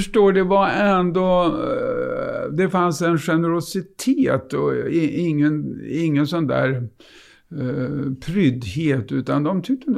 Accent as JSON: {"language": "Swedish", "town": "Hidingö", "region": "Örebro County", "country": "Sweden", "tie": "born or raised there", "said": "Mellan Örebro och Karlskoga."}